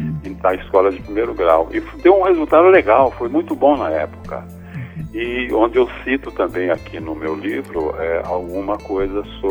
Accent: Córrego do Bom Jesus, Minas Gerais, Brazil; lá na minha cidade, em Córrego do Bom Jesus, lá no sul de Minas Gerais, de onde eu sou

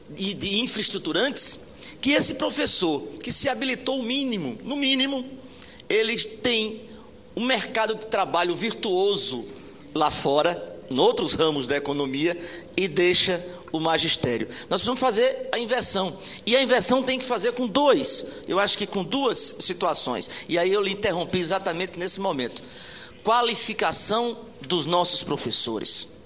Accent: Paraíba, Brazil; Eu venho da Paraíba.

